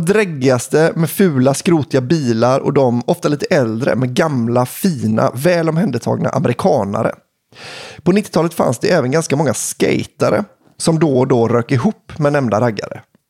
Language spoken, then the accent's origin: Swedish; Torsby, Värmland, Sweden; Här kommer en kort historia från min hemort. Ett relativt litet samhälle i norra Värmland som heter Torsby